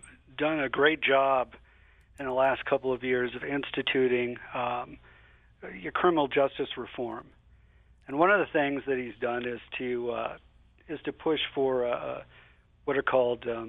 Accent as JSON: {"language": "English", "region": "South Dakota", "country": "United States", "tie": "born or raised there", "said": "I grew up in South Dakota."}